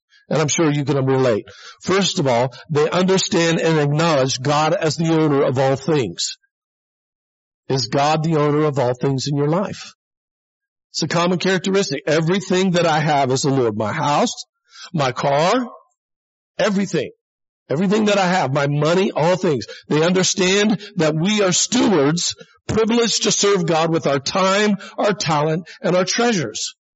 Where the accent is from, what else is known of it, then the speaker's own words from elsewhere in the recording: Florida, United States; And so, you know, I'm from Florida, man. We go to the beach on Christmas Day sometimes. I mean, it's so hot in Florida in December.